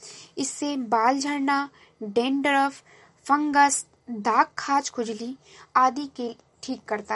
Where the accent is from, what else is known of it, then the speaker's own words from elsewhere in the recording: Uttar Pradesh, India; और मैं गोंडा जिले से हूँ।